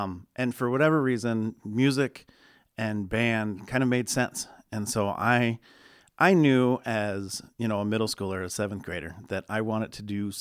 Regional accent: Maryland, United States; I grew up in Maryland. In the school district I was in, we started in fourth grade.

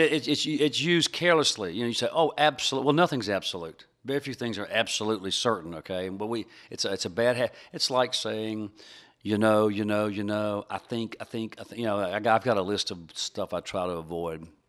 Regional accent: Memphis, Tennessee, United States; the first review was from my hometown paper, the Memphis Commercial Appeal

